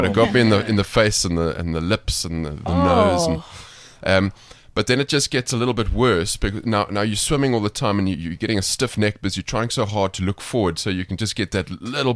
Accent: Cape Town, Western Cape, South Africa; I'm from Cape Town.

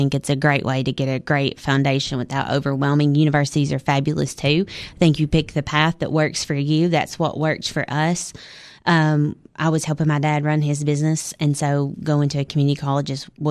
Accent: McKee, Kentucky, United States; So I grew up in a small town called McKee, Kentucky. We had one traffic light

